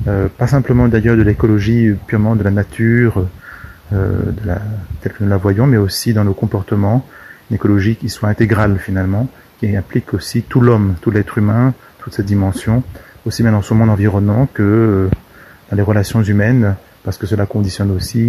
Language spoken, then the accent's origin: French; Réunion, France; je lui ai dit que je venais de la Réunion